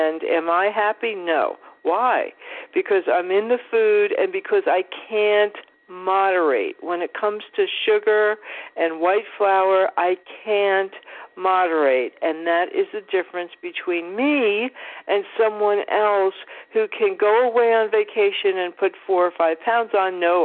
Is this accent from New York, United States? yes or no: yes; New York, United States; I'm from New York, 63 days, first time in my life.